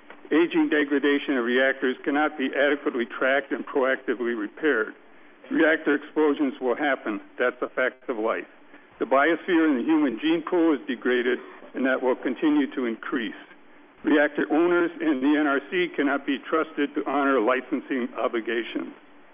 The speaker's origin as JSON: {"language": "English", "region": "Michigan", "country": "United States", "said": "I'm from St. Clair Terrace, Michigan"}